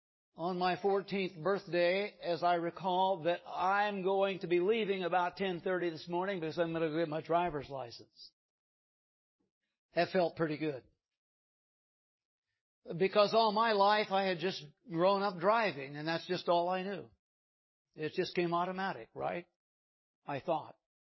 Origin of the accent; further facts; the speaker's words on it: Kansas, United States; We grew up in Kansas in the country, and in those days in Kansas, you could get your driver's license at 14 years old if you had a farm excuse.